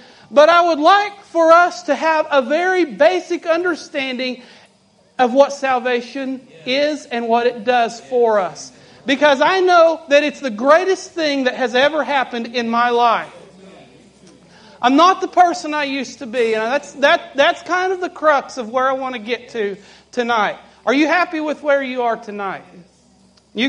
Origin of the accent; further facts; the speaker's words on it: Kentucky, United States; I'm from Kentucky.